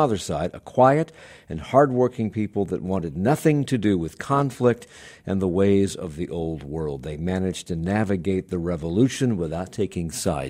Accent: Virginia, United States; I grew up in Virginia, but have never been to Williamsburg.

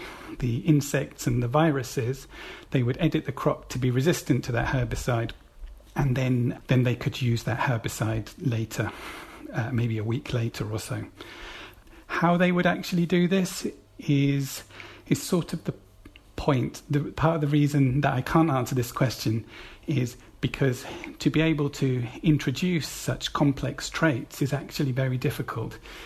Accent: England, United Kingdom; I am English and we do love puns.

